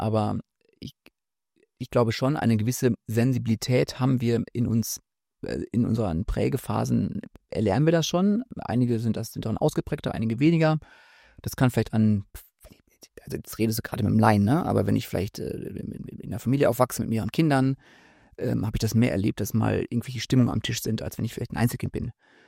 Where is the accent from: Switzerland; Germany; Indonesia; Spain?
Germany; Osnabrück, Lower Saxony; Ich weiß, in Münster fährt man Fahrrad, aber ich komme aus Osnabrück, da muss ich ein bisschen weiter fahren.